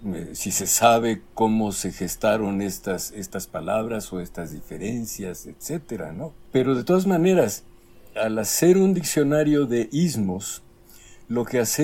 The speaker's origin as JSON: {"language": "Spanish", "country": "Mexico", "said": "Estaba yo esperando a comprar unos timbres, dicho como mexicano, sellos, dicho como español."}